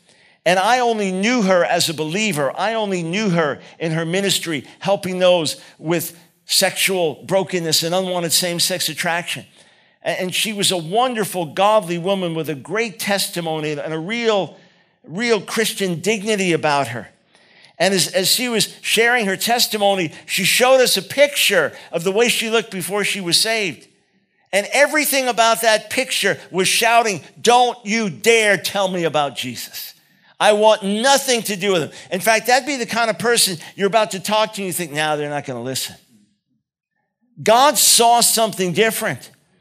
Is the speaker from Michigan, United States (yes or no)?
no; New York City, New York, United States; I'm from New York City. I'm Jewish. Sarcasm runs in my veins.